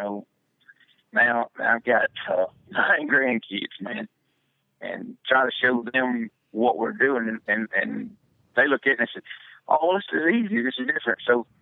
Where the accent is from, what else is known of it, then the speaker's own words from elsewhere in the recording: Alabama, United States; No, I actually lived in Alabama. When I first started, I'm originally from Alabama, and we lived in central Alabama.